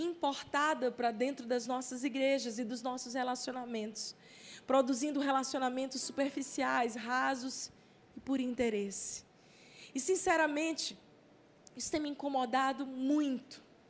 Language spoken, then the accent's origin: Portuguese; São Luís, Maranhão, Brazil; moved away as an adult; now in Teresina, Brazil; quando eu estava mudando de São Luís, a minha cidade natal, para esse campo missionário que nós estamos hoje ali em Teresina